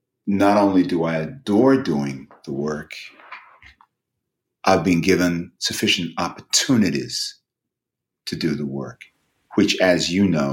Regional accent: Lewisham, London, United Kingdom; It's a wonderful thing that I don't necessarily sound like I am from Lewisham, but it's also a wonderful thing that I could sound that I am from Lewisham if and when an opportunity arose.

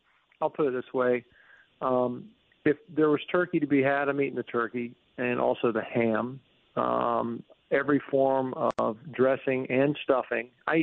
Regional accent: United States; And as an American, I eat as almost, not as a sport, but it's an avocation, really.

